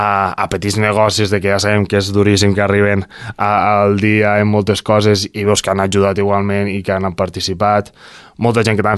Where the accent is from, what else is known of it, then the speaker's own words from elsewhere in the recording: Roquetes, Catalonia, Spain; si algú té preguntes d'on ets, doncs mira, de roquetes vinc, de roquetes baixo